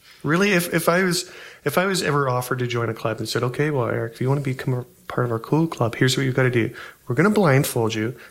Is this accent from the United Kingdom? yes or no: no; Canada; So maybe it's because we're Canadian